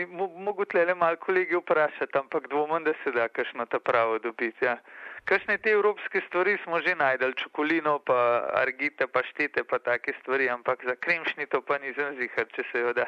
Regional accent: Bled, Upper Carniola, Slovenia; Jaz sem doma z Bleda.

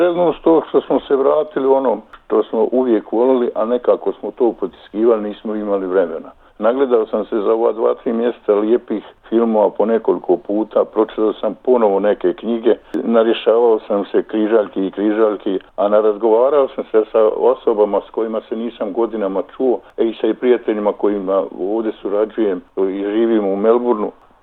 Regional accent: Slavonia, Croatia; born there; also born or lived in Brčko / Sarajevo; Ja sam rođen u Slavoniji, u Brčkom sam završio gimnaziju, u Sarajevu studirao političke nauke

